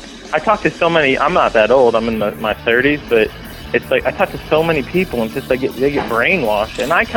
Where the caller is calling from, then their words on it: Ohio, United States; Oh, I'm in Ohio. I called a couple weeks ago.